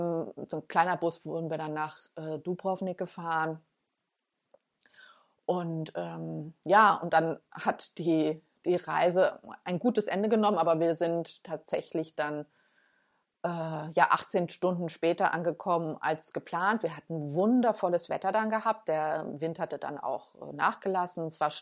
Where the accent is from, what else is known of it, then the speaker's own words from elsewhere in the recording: Falkenstein, Germany; Und ich bin auch in Falkenstein als Kind aufgewachsen. Also ich bin Falkensteinerin.